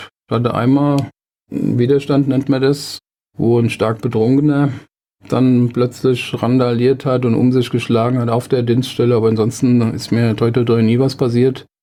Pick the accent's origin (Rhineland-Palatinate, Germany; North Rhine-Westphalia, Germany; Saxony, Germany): Rhineland-Palatinate, Germany; Mainz; Und als Mainzer haben wir natürlich weit zu fahren gehabt